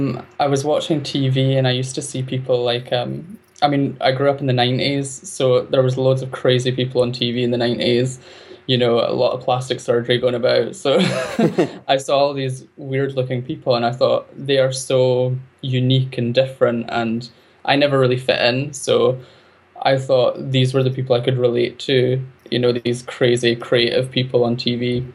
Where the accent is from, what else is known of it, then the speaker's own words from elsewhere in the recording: Fife, Scotland, United Kingdom; Well, my childhood was good, actually. Fife's a strange place. It's full of a collection of small towns, and it's a mix between rural and coastal, and then there's towns just plonked in the middle, so it's a really odd place